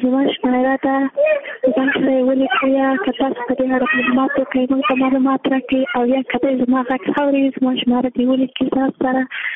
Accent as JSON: {"language": "Pashto", "region": "Jowzjan", "country": "Afghanistan", "said": "زه د جوزجان د ولایت یم."}